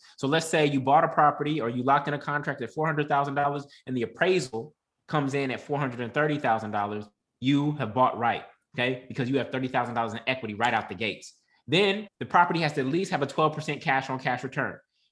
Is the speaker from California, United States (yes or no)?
yes; Oakland, California, United States; Then you invest where you're from. I'm from Oakland, so I bought in Oakland.